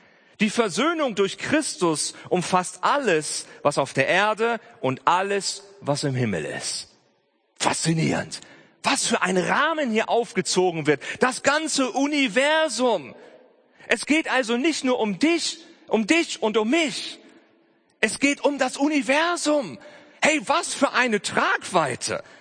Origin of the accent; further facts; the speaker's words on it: Germany; Ich meine, wir sind Deutsche und wir reisen gerne.